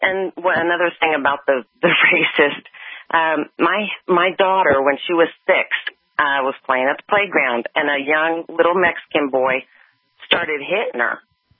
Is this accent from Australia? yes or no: no; Panama; And I grew up in Panama in Central America.